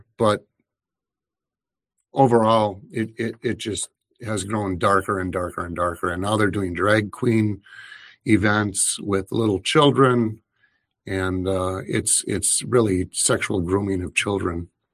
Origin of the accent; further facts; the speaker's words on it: Marshfield, Wisconsin, United States; got things going in my hometown of Marshfield, Wisconsin.